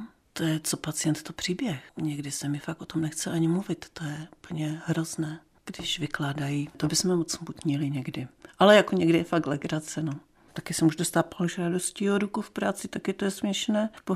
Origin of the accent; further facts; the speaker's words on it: Karviná, Moravian-Silesian Region, Czechia; born there; now in Český Těšín, Czechia; Já jsem se narodila v Karviné ráji, tož jak jinak.